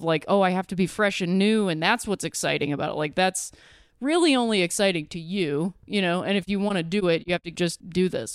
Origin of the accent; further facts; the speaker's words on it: Ohio, United States; Because I'm from Ohio, it's not the same.